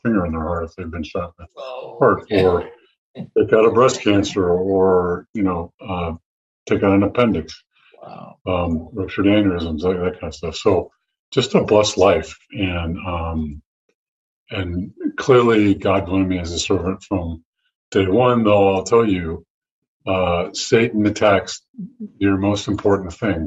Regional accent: Monterey, California, United States; born there; I was born in Monterey. She had me for 10 days and then gave me up to an orphanage and adopted 9 months later.

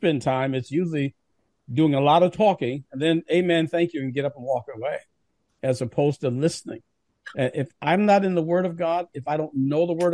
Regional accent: Milwaukee, Wisconsin, United States; Just wanted to say that I'm from Milwaukee. She's from my neighborhood and went to the school right down the street

